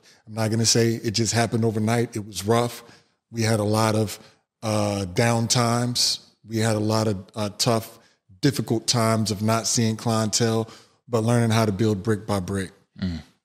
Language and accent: English; Kansas City, Kansas, United States; native of Kansas City, born and raised in Wyandotte County. Came up in the areas off of 10th Street, 10th and Lafayette, 12th and Greeley, just learning my ways.